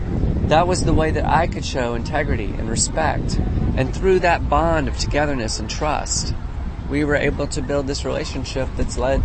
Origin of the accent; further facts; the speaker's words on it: North Carolina, United States; I'm actually from North Carolina. Well, I'm from Europe, and my people are from Europe.